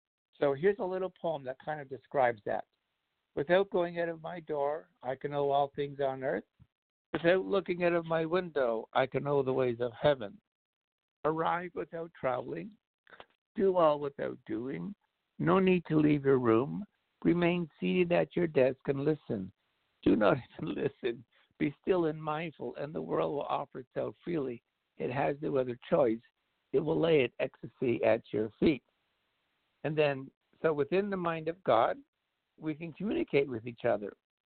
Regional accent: Canada; I remember being a Canadian

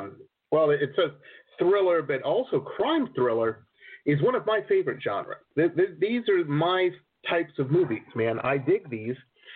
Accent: Detroit, Michigan, United States; also born or lived in California; I grew up in Detroit, and actually started out in the suburbs of Detroit, and when I moved out of the city, and then went to college and California

